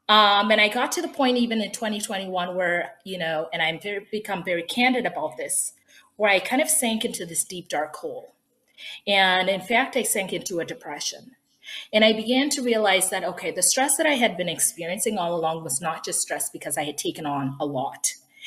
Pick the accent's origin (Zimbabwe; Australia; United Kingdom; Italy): Zimbabwe; now in United States; For those that may not know, I am actually an immigrant. I am originally from Zimbabwe. And so I'm well accustomed to transitions. I moved to the United States in the early 2000s.